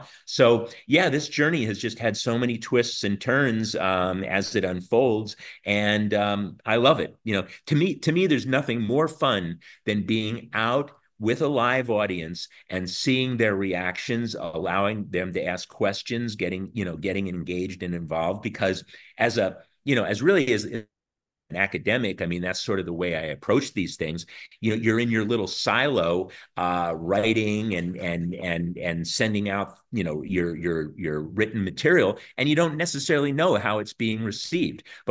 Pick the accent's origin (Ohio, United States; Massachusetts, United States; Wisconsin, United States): Ohio, United States; Cleveland; When I grew up, I grew up in Cleveland. I actually grew up in Cleveland